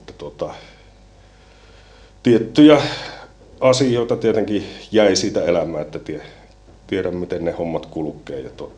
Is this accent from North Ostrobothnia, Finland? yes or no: yes; Taivalkoski, North Ostrobothnia, Finland; kotipaikka on tosiaan edelleenkin tuolla Taivalkoskella Päätalon maisemissa ja maaseudulta olen kotoisin, maatilan poikia